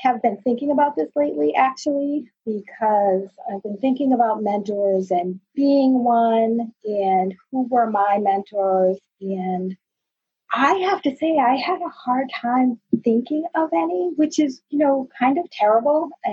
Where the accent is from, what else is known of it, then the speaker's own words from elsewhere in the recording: Maine, United States; oh, I'm from Maine and she's from Maine and she's a physician